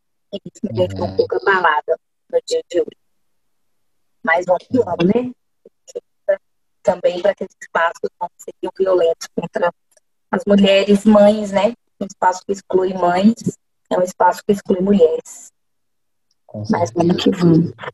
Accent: Belo Horizonte, Minas Gerais, Brazil; born there; also born or lived in Santa Luzia; Eu nasci no Hospital Felício Roxo, em Belo Horizonte. Embora, quando eu nasci, os meus pais moravam no bairro São Benedito, na cidade de Santa Luzia. Eu morei lá até os meus 6 anos de idade, em Santa Luzia

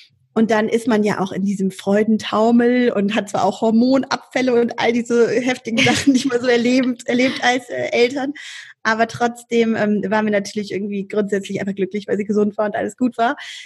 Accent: Cologne, North Rhine-Westphalia, Germany; ich komme aus Köln, bin hier geboren, lebe hier mit meinem Mann und den Mädels

